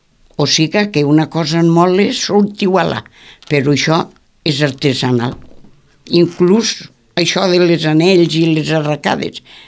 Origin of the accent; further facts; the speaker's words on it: Catalonia, Spain; Som catalans.